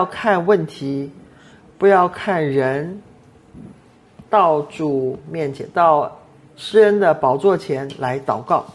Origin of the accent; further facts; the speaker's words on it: China; first language Cantonese; Chinese is a second language; now in United States; 我是中国人，但是我都忘了中文了。来到美国这么多年，那时候已经有来了美国几十年了，都忘了我的中文，